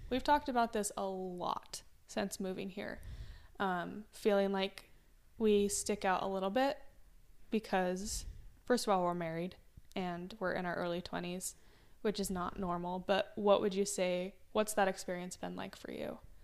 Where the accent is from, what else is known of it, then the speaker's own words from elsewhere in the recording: Utah, United States; not wanting people to think that I'm a certain way that I'm actually not, just because I'm from Utah.